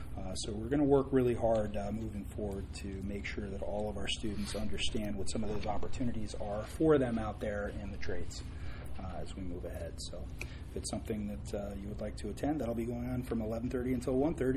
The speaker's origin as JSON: {"language": "English", "town": "Lake George", "region": "New York", "country": "United States", "tie": "born or raised there", "said": "I grew up in the North Country, Lake George. We don't have cows."}